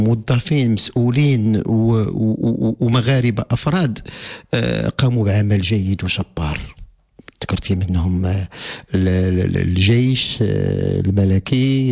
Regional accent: Morocco; لان كمغاربه كذلك وكمواطنين احنا كذلك مشينا وقلبنا

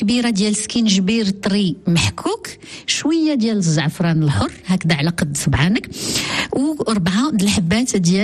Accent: Morocco; هاد المائدة الخليجية اللي هناك عليها إقبال أيضا عندنا في المغرب

